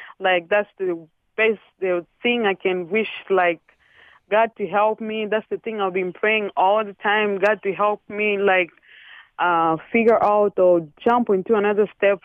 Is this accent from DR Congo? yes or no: yes; DR Congo; English is a second language; Sorry for my English. I'm from the Congo, so.